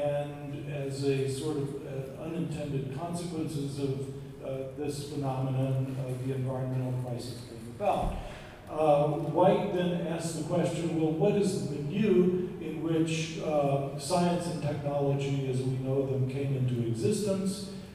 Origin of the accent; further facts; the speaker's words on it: Memphis, Tennessee, United States; I grew up in Memphis, Tennessee, and the Mississippi River was literally an open sewer in my childhood.